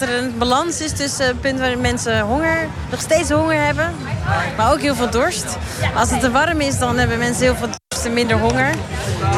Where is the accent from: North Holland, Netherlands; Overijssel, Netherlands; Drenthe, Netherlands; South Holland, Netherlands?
North Holland, Netherlands; Amsterdam; Ja, ik ben in Amsterdam geboren en getogen.